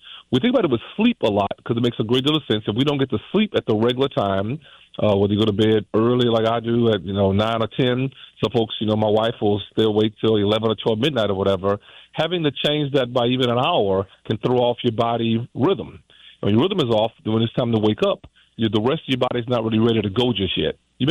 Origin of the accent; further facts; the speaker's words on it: Beaumont, Texas, United States; I'm from Beaumont, Texas, originally. I mentioned that on your show before. And all my relatives worked shift work at a refinery as I was growing up.